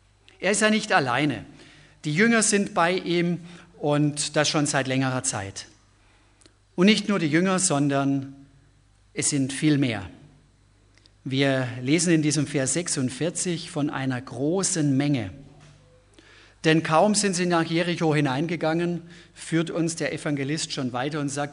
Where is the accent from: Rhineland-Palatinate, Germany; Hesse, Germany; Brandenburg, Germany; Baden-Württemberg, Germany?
Baden-Württemberg, Germany; Aufgewachsen bin ich im Schwarzwald, bin also Schwabe.